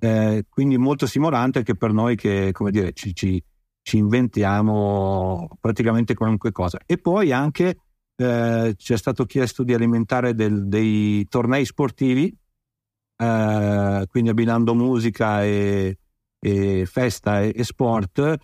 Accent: Vicenza, Veneto, Italy; io sono vicentino pure, l'ho conosciuto

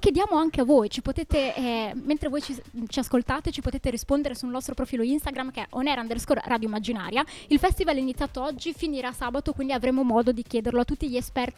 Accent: Emilia-Romagna, Italy; noi veniamo dalle parti di Bologna, di solito non siamo abituati ad aprire la finestra a vedere il mare

